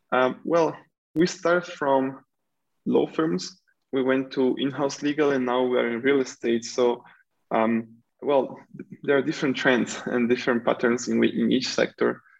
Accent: Italy; now in China; Yeah, so I'm originally from Italy, the northern part of Italy, between Venice and Milan, the city of Juliet and Romeo. And I went to school actually in Milan

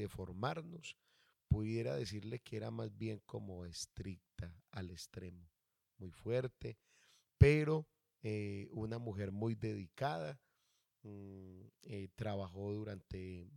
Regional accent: Pereira, Risaralda, Colombia; nací en el Hospital San Jorge de la ciudad de Pereira, un hospital de muchos años ya aquí en Pereira

